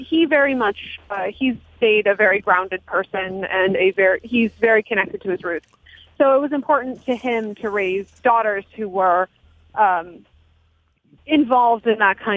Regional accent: Los Angeles, California, United States; I'm an Angeleno. I grew up in Los Angeles

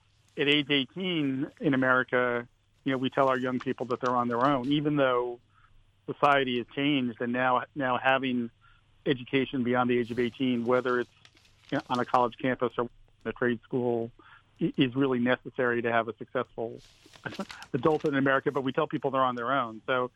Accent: Pennsylvania, United States; I'll give you an example in my home state of Pennsylvania.

